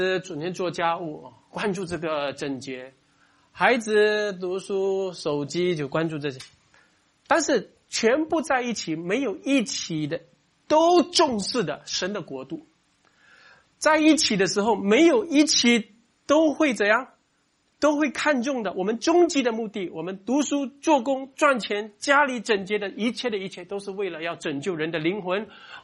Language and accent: Chinese; Singapore; 尤其我们新加坡人，我们这个知法国家没有错